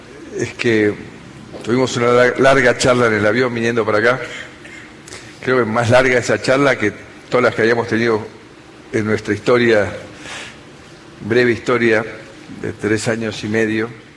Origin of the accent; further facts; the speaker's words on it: Argentina; me sentí muy orgulloso como argentino